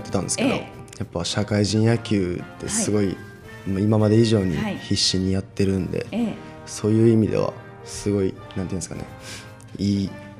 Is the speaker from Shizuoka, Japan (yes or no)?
no; Osaka, Japan; 出身は大阪ですね。